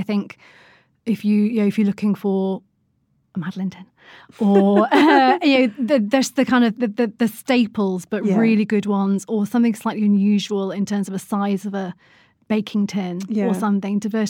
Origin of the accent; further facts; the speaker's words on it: Blackburn, North West England, United Kingdom; I'm from Lancashire. I'm from Blackburn. Don't go back there very much because I don't have any family there now.